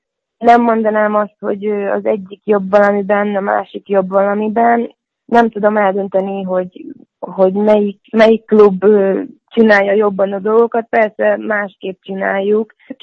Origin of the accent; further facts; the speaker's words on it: Budapest, Hungary; now in Győr, Hungary; Ugye én Pesten nőttem föl.